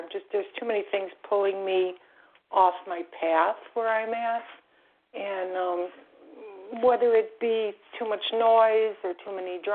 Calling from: Florida, United States; I'm calling from Florida.

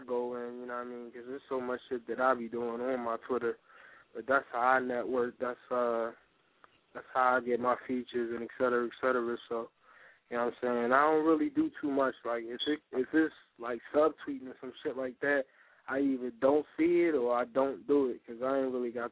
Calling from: Philadelphia, Pennsylvania, United States; I'm calling from South Philly.

